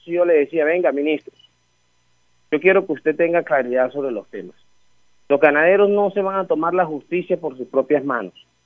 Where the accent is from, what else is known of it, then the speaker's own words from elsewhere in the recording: Ariguaní, Magdalena, Colombia; Vengo de la provincia, Jorge. Vengo del municipio de Ariguaní, Magdalena, el difícil.